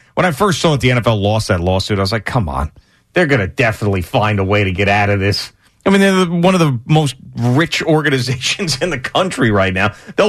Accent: New York, United States; I mean, I grew up in New York, a Vikings fan.

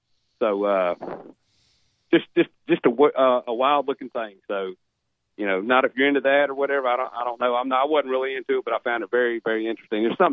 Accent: Memphis, Tennessee, United States; It puts Alabama and my hometown Memphis barbecue in a competition.

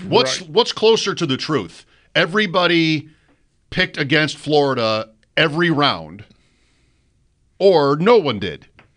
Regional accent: Canada; I'm Canadian

